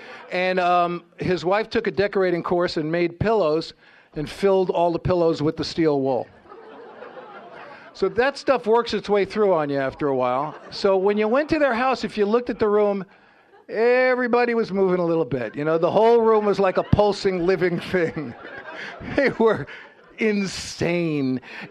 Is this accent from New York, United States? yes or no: yes; Bronx, New York, United States; born or raised there